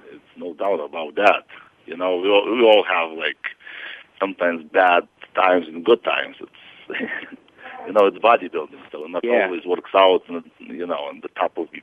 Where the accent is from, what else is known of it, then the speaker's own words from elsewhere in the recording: Lithuania; English is a second language; moved away as an adult; now in United States; Yeah, I'm from Lithuania originally. Been living in the States already 10 years, but Eastern Europe.